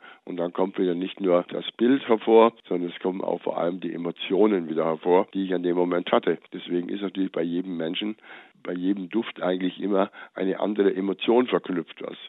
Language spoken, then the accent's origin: German; Bavaria, Germany; ich bin ja in Bayern groß geworden